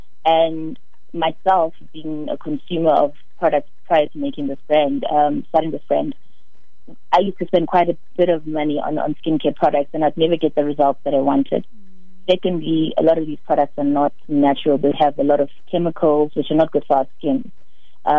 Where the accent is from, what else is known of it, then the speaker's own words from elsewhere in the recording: Soweto, Gauteng, South Africa; I'm born and raised in Soweto